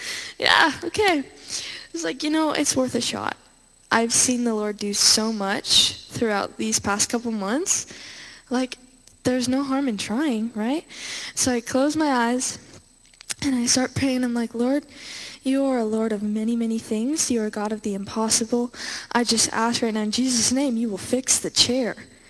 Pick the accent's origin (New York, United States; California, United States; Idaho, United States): Idaho, United States; Coeur d'Alene; We're from Coeur d'Alene, so we drove up.